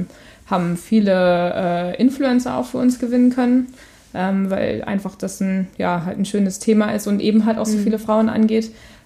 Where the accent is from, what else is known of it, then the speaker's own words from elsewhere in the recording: Wilhelmshaven, Lower Saxony, Germany; In Wilhelmshaven, am Jadebusen. Und ich glaube, wenn man so an der Natur groß geworden ist, dann respektiert man sie doch sehr.